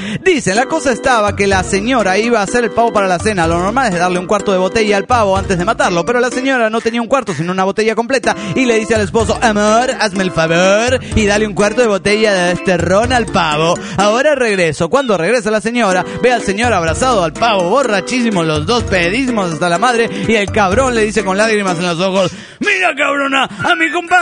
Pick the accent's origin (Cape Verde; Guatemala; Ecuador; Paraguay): Guatemala; de Guatemala.